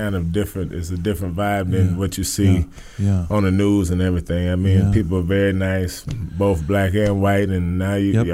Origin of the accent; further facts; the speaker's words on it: Ohio, United States; You know, and I, you know, I'm from Ohio, so I don't even know